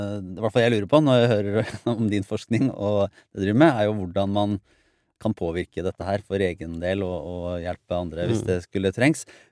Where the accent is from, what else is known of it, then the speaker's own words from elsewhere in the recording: Bø, Telemark, Norway; jeg vokste opp I Bø I Telemark I sånn liten bygd